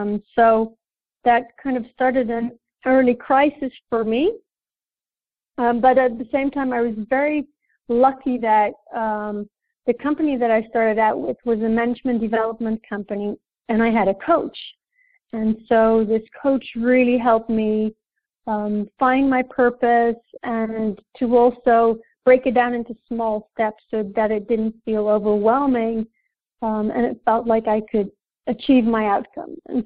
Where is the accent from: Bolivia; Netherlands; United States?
Netherlands; I am from the Netherlands, and I am a neurosemantics trainer.